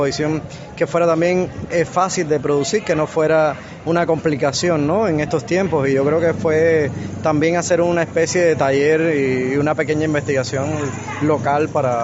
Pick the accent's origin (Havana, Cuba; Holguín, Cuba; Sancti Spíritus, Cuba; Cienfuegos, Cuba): Sancti Spíritus, Cuba; incluso yo soy de Santi Espíritu y he expuesto varias veces en Santi Espíritu